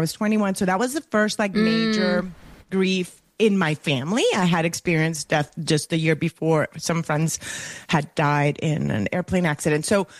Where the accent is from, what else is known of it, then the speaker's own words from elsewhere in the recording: Colombia; accent: Colombian Spanish; first language Spanish; English is a second language; now in United States; Anidia, which in Spanish is my first language, by the way. So if you hear it, so not only will I probably be using words in English that we use in America that maybe are different in the UK, but I'll also have an accent with my Colombian Spanish influence in my dialect.